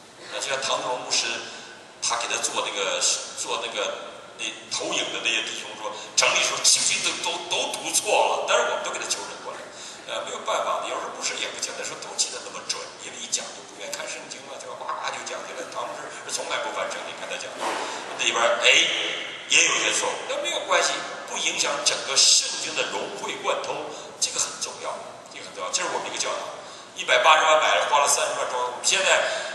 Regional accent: Northeast China, China; 我这东北人最怕冷

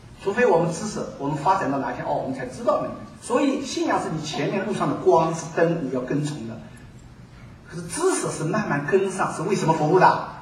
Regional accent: China; 我们中国人过去敬天，天最高了，天不变道义不变，不得了吧？

